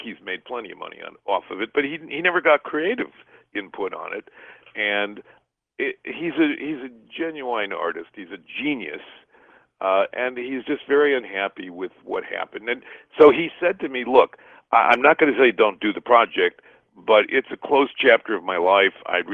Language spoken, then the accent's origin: English; United States; I decided to focus on American, because I'm American.